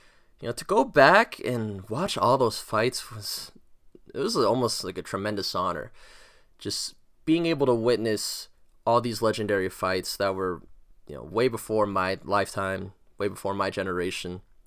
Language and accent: English; Philippines; You know, being Filipino and not really having an athlete to call my own throughout my life